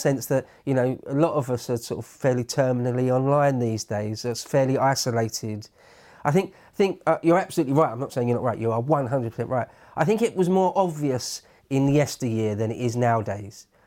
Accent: England, United Kingdom; We're English, aren't we? When did we ever back down?

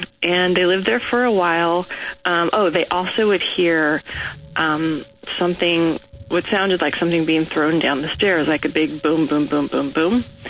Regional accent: Los Angeles, California, United States; I'm from Los Angeles.

